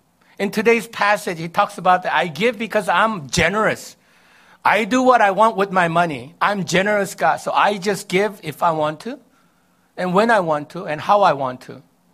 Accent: South Korea; moved away; I came all the way here, and I'm a Christian now. Some of us, growing up in Korea, long time ago

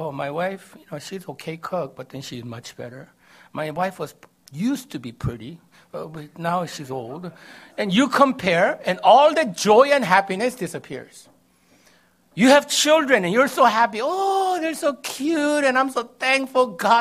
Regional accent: South Korea; moved away; I came all the way here, and I'm a Christian now. Some of us, growing up in Korea, long time ago

